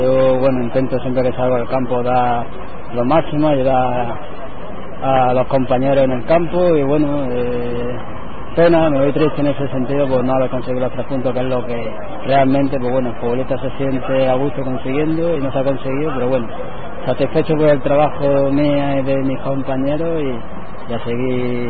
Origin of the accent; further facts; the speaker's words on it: Granada, Andalusia, Spain; el granadista que soy de Granada de toda la vida